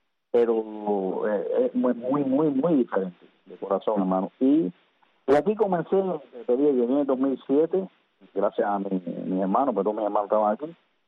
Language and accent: Spanish; Cuba; moved away as an adult; now in United States; Salí de Cuba en el año 2007.